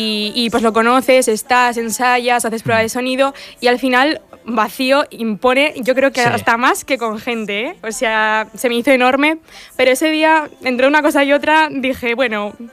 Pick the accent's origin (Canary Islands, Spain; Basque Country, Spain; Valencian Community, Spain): Basque Country, Spain; Bilbao; Vengo de Bilbao.